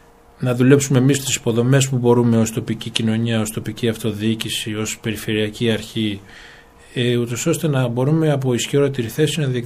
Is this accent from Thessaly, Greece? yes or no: no; Tripoli, Peloponnese, Greece; ότι επειδή είμαι από την Τρίπολη θα έπρεπε το Πανεπιστήμιο να είναι εδώ